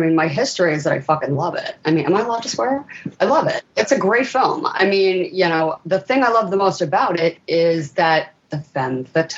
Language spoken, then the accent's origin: English; New York, United States; And, you know, also being a New Yorker, you know, I love that the one New Yorker in a town full of hicks, you know, I can kind of relate to that.